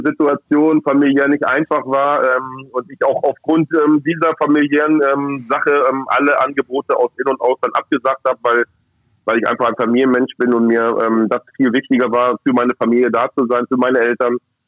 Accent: Hanover, Lower Saxony, Germany; als Hannoveraner, tut mir einfach auch weh zu sehen, welches Bild Hannover 96 abgibt.

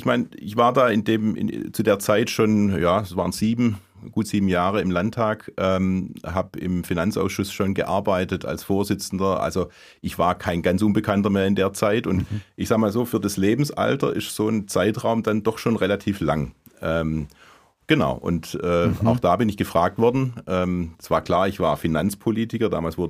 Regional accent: Abstatt, Baden-Württemberg, Germany; Ich war in meinem Heimatort ganz fest verwurzelt. Ich bin auch während dem Studium nicht weggezogen. Ich bin in Abstatt wohnen geblieben und nach Stuttgart und Esslingen gependelt. Und da an diesem zugegebenermaßen kleinen Ort, 4.500 Einwohner

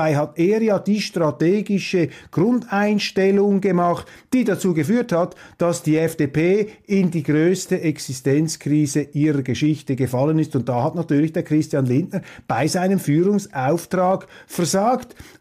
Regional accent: Switzerland; Und wissen Sie, als Schweizer bin ich einfach erstaunt über den Mangel an politischem Denken innerhalb dieser Kreise

